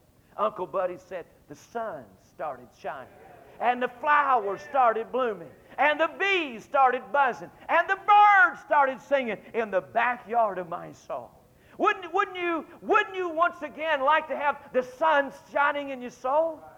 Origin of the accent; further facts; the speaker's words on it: Holly Land, North Carolina, United States; I grew up in Holy Land, but I've never had the privilege of going to Jericho. I meant North Carolina.